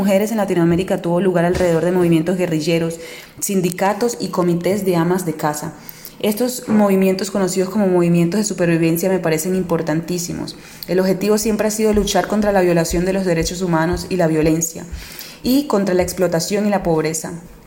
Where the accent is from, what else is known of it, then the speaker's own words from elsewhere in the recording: Colombia; Particularmente como mujer colombiana